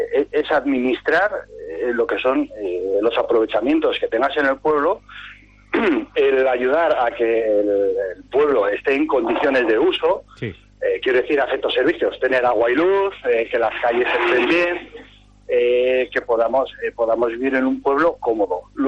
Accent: Baños de Río Tobía, La Rioja, Spain; now in Anguiano, Spain; No, yo soy de Baños de Río Tobía.

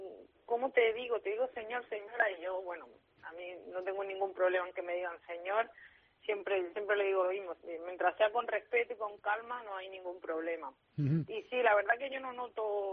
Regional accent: Granada, Andalusia, Spain; now in Málaga, Spain; No, yo vivo en Málaga. Soy granadina, pero vivo en Málaga.

